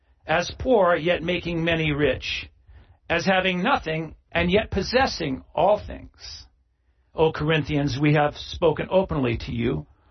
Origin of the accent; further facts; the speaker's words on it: New England, United States; I'm glad to be living here in the Northwest, because, well, I grew up in New England.